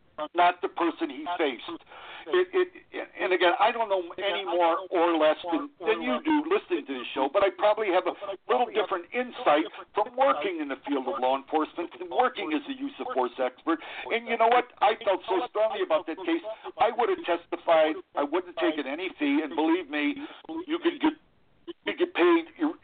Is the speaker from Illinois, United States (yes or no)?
yes; Chicago, Illinois, United States; I grew up in Chicago. I was familiar with minorities.